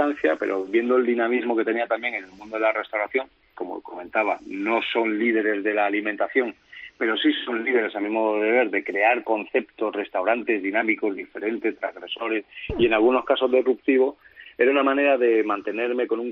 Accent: Jarandilla de la Vera, Extremadura, Spain; born there; now in Denia, Spain; teniendo en cuenta que yo nací en Jarandilla de la Vera

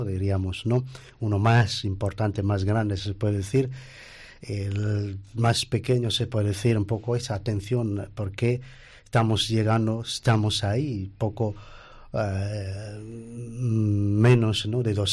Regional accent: Mombasa, Mombasa County, Kenya; yo soy de Kenia, pues nací en esa ciudad, la segunda ciudad del, digamos, más grande, importante del país, Mombasa.

